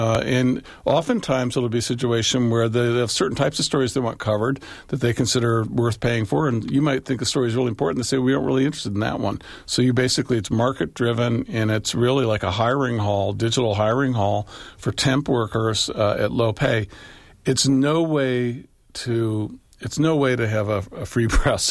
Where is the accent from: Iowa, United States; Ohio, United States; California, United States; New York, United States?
Ohio, United States; Cleveland; if you were just growing up in Cleveland, Ohio, like I did in the 1960s